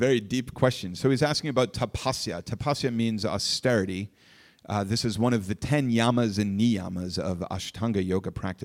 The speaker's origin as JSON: {"language": "English", "town": "Boston", "region": "Massachusetts", "country": "United States", "accent": "Boston", "said": "Oh, my Boston accent just slipped out there."}